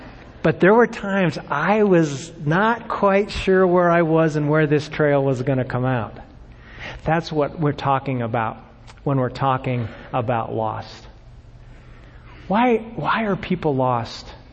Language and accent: English; Arizona, United States; and I was raised in Arizona, so I love the desert.